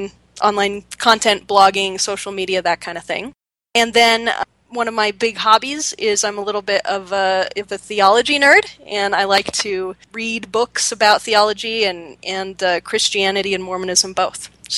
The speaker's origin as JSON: {"language": "English", "town": "Logan", "region": "Utah", "country": "United States", "lives_now": "Salt Lake City, United States", "said": "I'm from Logan, Utah originally, currently live in Salt Lake City."}